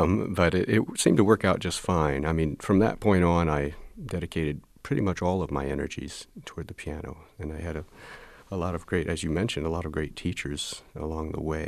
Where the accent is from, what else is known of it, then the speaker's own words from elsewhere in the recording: Indiana, United States; it didn't hurt that I was born and raised in Indiana, where there are lots of great artists right there in Bloomington.